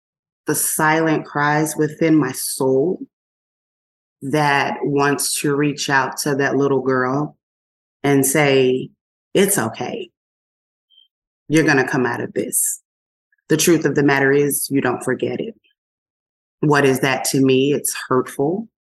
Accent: Philadelphia, Pennsylvania, United States; I'm a chick from Philly, from South Philly.

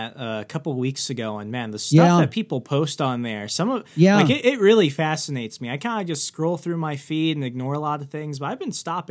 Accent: Arizona, United States; I grew up in Arizona, and I'm a military brat, so we moved around like every year and a half, every 2 years.

